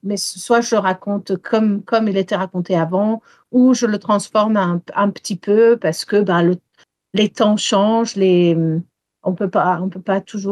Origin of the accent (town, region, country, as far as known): Wales, United Kingdom; born or raised there